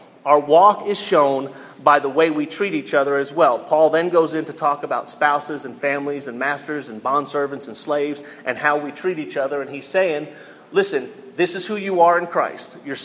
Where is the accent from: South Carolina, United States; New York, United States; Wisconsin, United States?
New York, United States; I was going to use the New York Yankees because I'm a New Yorker